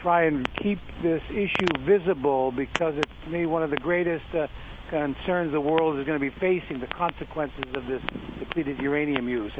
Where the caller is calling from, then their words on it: Kurtistown, Hawaii, United States; I'm here from Kurdistown, Hawaii, on what's known as the Big Island, 10 miles from the city of Hilo.